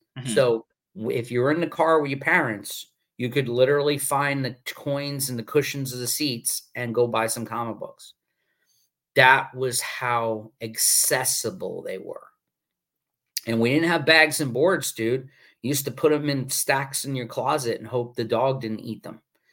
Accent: Staten Island, New York, United States; I'm from Staten Island. I'm from Staten Island originally.

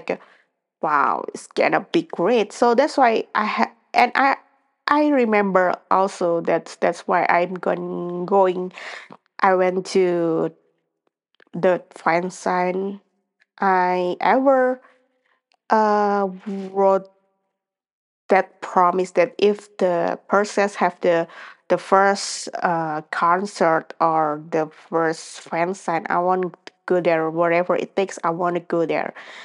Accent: Indonesia; English is a second language; I said like I'm from Indonesia

